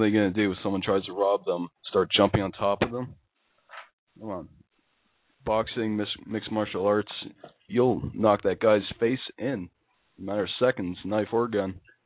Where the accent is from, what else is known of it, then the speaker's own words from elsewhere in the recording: Canada; I'm from Canada. I get my workout from shoveling snow.